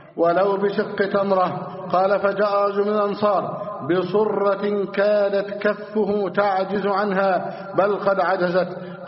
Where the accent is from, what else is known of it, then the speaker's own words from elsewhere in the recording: Egypt; بلدنا مصر